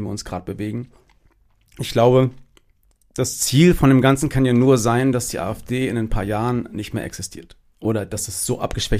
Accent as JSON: {"language": "German", "town": "Cologne", "region": "North Rhine-Westphalia", "country": "Germany", "said": "ich komme aus Köln-Ehrenfeld, das ist ein durch und durch gentrifiziertes Viertel, in dem 50% Grün wählen und 25 links."}